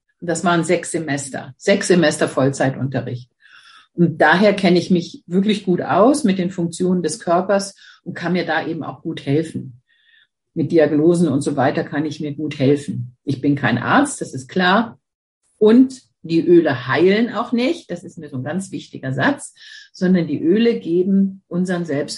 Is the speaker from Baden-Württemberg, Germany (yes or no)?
yes; Mannheim, Baden-Württemberg, Germany; born there; also born or lived in Jesteburg; Geboren bin ich in Mannheim, aber ich fühle mich hier im Norden einfach zu Hause.